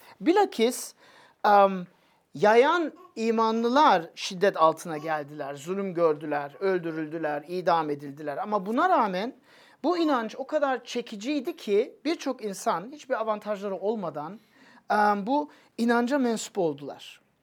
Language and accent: Turkish; Germany; 80'lerde ve 90'larda Almanya'da ilginç bir şey oldu. Biliyorsunuz ben çocukluğumu orada geçirdim.